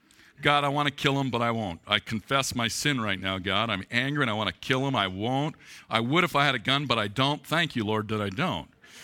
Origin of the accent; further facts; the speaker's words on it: United States; I'm a good person. I eat apple pie. I'm an American. I salute the flag. I love the Green Bay Packers.